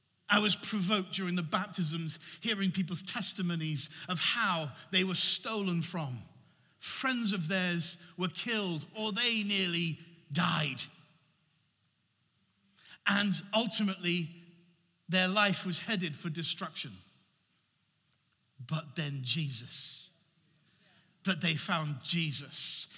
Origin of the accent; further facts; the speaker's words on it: Bath, South West England, United Kingdom; born there; I was born in Bath. I'm one of five children. I'm in the middle.